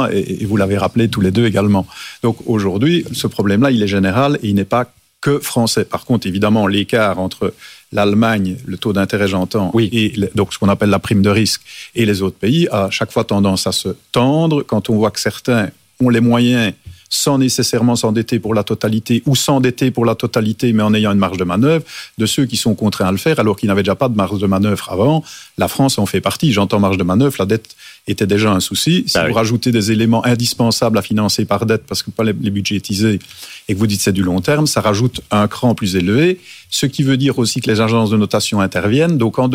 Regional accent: Wallonia, Belgium; je suis wallon

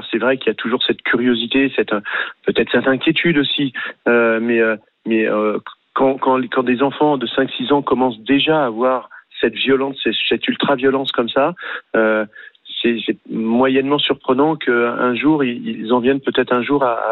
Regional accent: Viry, France; born there; je suis né à Viry.

